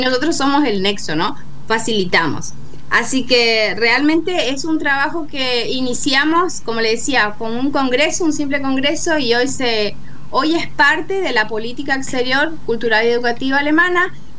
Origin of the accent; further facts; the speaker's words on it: Misiones, Argentina; los misioneros también estamos por todos lados. Sí. Yo vengo, soy muy, muy, muy defensora de mi provincia, de mi tierra colorada